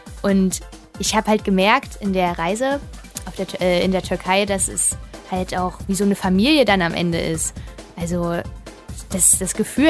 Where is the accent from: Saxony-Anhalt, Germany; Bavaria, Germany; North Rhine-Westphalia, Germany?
Saxony-Anhalt, Germany; Mücheln; Ich habe im Jahr 2013 schon mal ein Open Air gemacht in meiner Heimat Mücheln am Geiseltalsee.